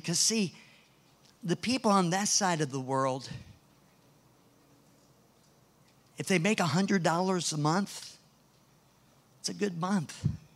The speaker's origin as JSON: {"language": "English", "country": "United States", "said": "I'm an American. This is just not American, you know."}